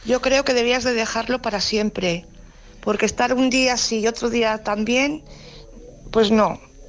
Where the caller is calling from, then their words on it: Valladolid, Castile and León, Spain; de Valladolid.